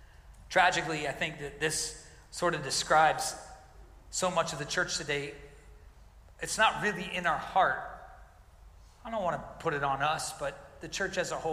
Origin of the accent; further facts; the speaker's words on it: the South, United States; I remember growing up in the South.